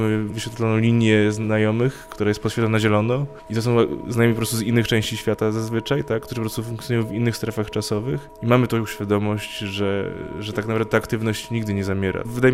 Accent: Podlaskie Voivodeship, Poland; pochodzę spod Białegostoku i ten lokalny kontekst ma dla mnie szczególne znaczenie

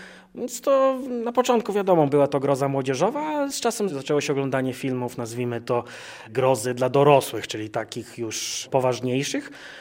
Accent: Suwałki, Podlaskie Voivodeship, Poland; moved away as an adult; now in Gdańsk, Poland; Urodziłem się 20 kwietnia 1990 roku w Suwałkach. Wychowałem się w latach 90. na osiedlu Północ. Potem przeprowadziłem się na osiedle Hańcza, domów jednorodzinnych na południu Suwałk. Z Suwałkami jestem związany od urodzenia.

